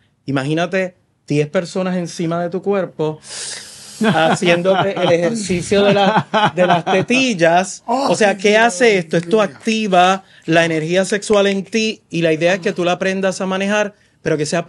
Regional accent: Puerto Rico; nosotros como puertorriqueños, pues tenemos unas modalidades distintas a los americanos, a los hindús, asiáticos.

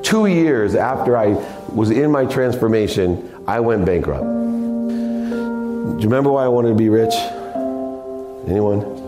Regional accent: Akron, Ohio, United States; I grew up in Akron, Ohio, this single mom, two bedroom apartment with four brothers and a sister.

